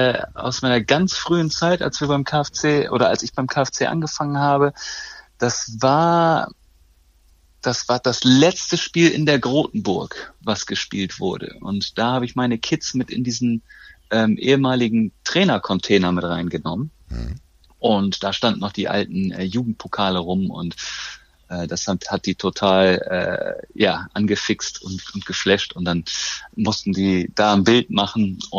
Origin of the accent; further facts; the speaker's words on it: Bremen, Germany; born there; Ich bin in Bremen geboren, in Blumenthal, aber das ist so 15, 20 Autominuten von Bremen entfernt, in der Nähe von Osterholz-Scharmbeck.